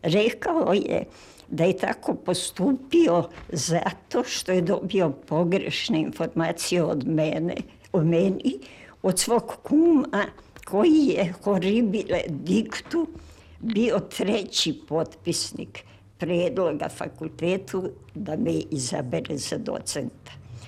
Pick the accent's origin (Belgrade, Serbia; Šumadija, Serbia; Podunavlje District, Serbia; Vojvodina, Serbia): Belgrade, Serbia; Moja velika i trajna ljubav bio je moj rodni grad, Stari Beograd, gde sam se školovala sve do postdiplomskih studija